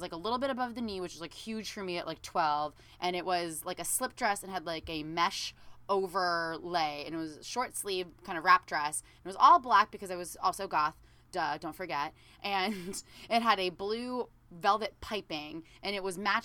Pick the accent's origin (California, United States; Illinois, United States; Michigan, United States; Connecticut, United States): California, United States; even though I was from Southern California